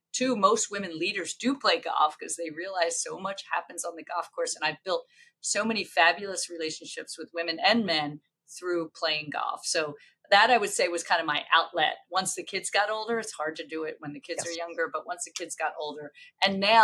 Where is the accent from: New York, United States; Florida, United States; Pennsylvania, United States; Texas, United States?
Pennsylvania, United States; Philadelphia; he's a Philly guy and I was from Philly